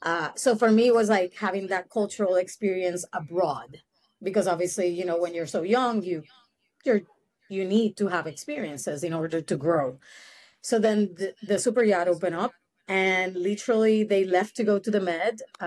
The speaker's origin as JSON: {"language": "English", "country": "Puerto Rico", "lives_now": "United States", "said": "No, I'm from Puerto Rico."}